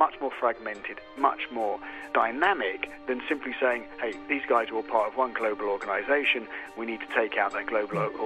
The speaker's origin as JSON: {"language": "English", "region": "London", "country": "United Kingdom", "tie": "born or raised there", "said": "they were the people responsible for the 7/7 attacks in my hometown, London"}